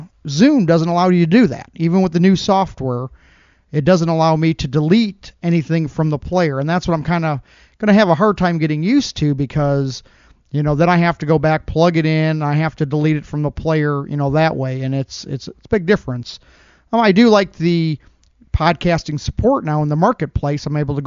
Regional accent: South Bend, Indiana, United States; I'm from South Bend, Indiana.

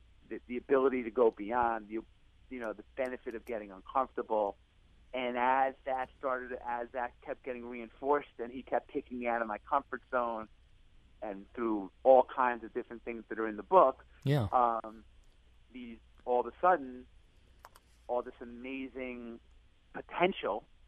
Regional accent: Long Island, New York, United States; I grew up in Long Island, you know, from a working-class family, but just a completely different atmosphere, loving parents, still married 60 plus years.

